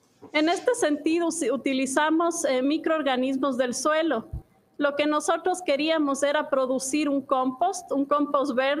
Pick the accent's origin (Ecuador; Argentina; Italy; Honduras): Ecuador; born there; Cuando regresé a Ecuador, mi país natal